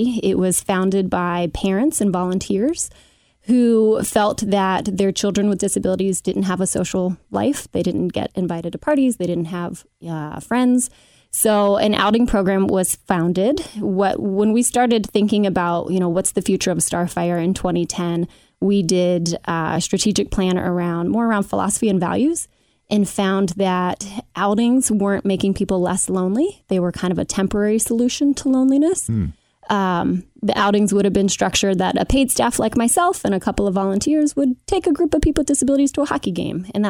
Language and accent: English; Oakley, Ohio, United States; I grew up in Oakley, mother of two in Madisonville, married